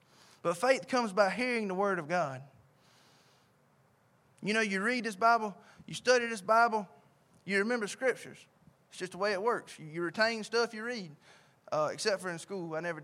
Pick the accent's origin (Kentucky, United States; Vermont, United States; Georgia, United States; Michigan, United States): Georgia, United States; Sylvania; I'm a boy from Sylvania, Georgia.